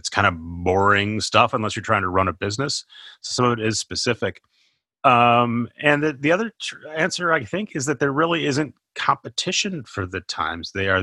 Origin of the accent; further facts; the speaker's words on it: Minnesota, United States; I'm from Minnesota. I should know.